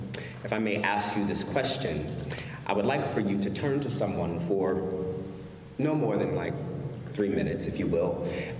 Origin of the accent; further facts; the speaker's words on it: East Coast, United States; I'm from the East Coast, so anything mid-Atlantic, New York to Baltimore, I'm kind of very familiar with.